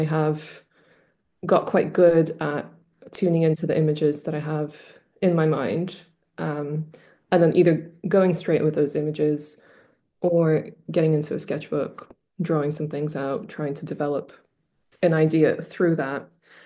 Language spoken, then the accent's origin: English; Canada; also born or lived in Russia; So I was born in Russia and my parents and I moved to Canada when I was six.